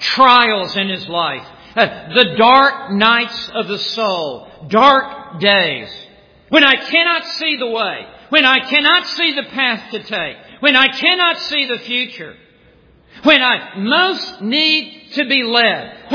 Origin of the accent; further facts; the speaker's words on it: Memphis, Tennessee, United States; moved away as an adult; I grew up in Memphis, Tennessee, and signed a football scholarship to play for Texas Tech University.